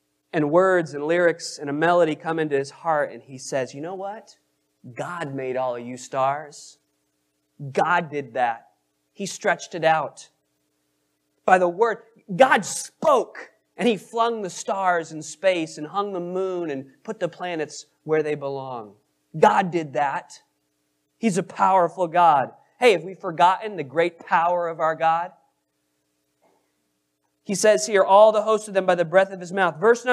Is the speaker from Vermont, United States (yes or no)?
yes; Reedsboro, Vermont, United States; But I remember growing up in Reedsboro, Vermont. Aren't no streetlights in them parts there.